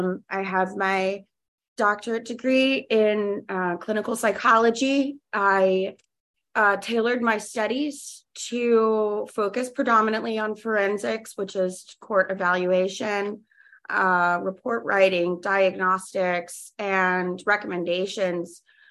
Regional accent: Jacksonville, Florida, United States; We moved down to Florida when I was five. I grew up in Florida.

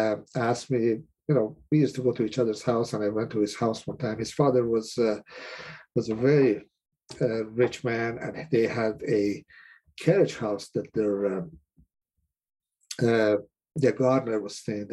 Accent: Iran; moved away as an adult; now in United States; I'm originally from Iran. I came to the States in 1978. I did not come here to stay.

